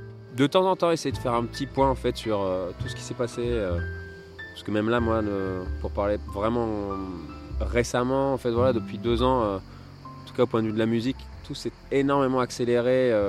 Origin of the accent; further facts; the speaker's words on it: Nice, Provence-Alpes-Côte d'Azur, France; tu restes à Nice, parce qu'on est de Nice.